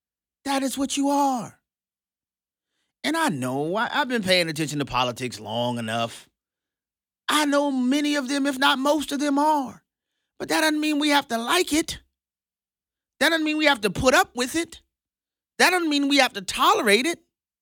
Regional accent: New Orleans, Louisiana, United States; what happened in my hometown in New Orleans, Louisiana is an egregious terrorist attack.

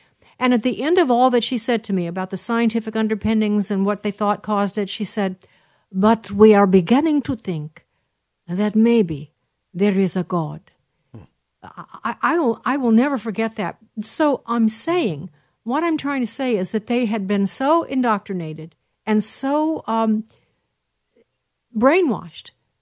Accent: Carmi, Illinois, United States; moved away; I'm from Carmi

